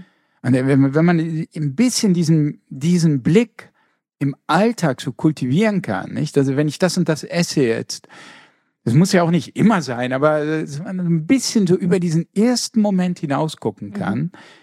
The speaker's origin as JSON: {"language": "German", "region": "Rhineland-Palatinate", "country": "Germany", "said": "ich komme ja auch aus einer Weinfamilie, also ich komme aus der Pfalz, mein Urgroßvater war Winzer."}